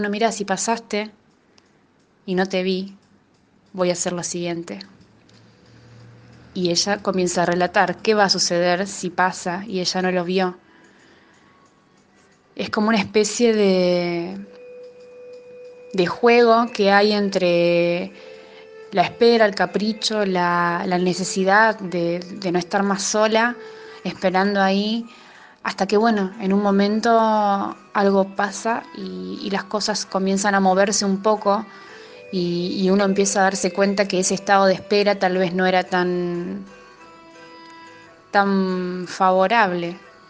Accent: Rosario, Santa Fe, Argentina; now in La Plata, Argentina; vivo acá en La Plata, soy de Rosario y las cartas tienen un vínculo muy directo con mi ciudad de origen.

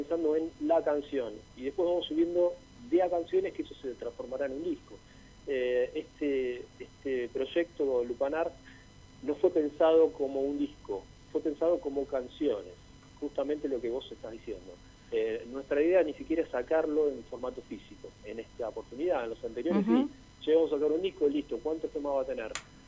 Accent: City Bell, Buenos Aires Province, Argentina; yo soy de Citibel y como que acá está la movida muy muy armada en cuanto a eso.

